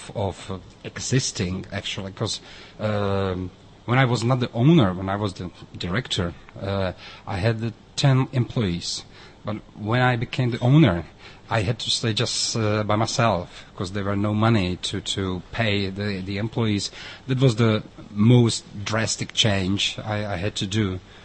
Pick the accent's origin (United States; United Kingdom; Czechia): Czechia; Brno, South Moravian Region; I'm citizen of Brno. It's my hometown, and I like the town, the city, and I know a lot of very interesting people living here and writing here.